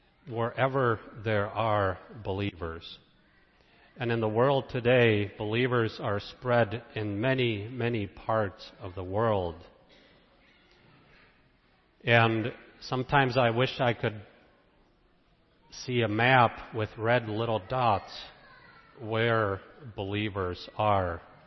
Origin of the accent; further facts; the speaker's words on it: Sweden; now in United States; they had about 1,000 believers gathered there in my hometown in Sweden.